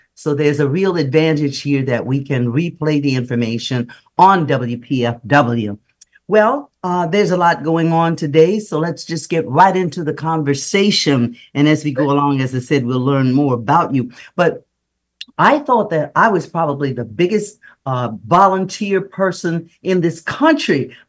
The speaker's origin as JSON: {"language": "English", "region": "Louisiana", "country": "United States", "said": "You know, I didn't know you were my homie. I'm from Louisiana, and I read your bio"}